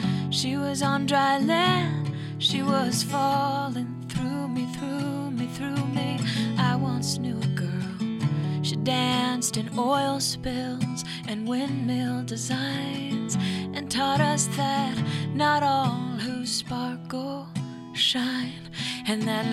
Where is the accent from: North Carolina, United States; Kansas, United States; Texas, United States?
Kansas, United States; I'm from Kansas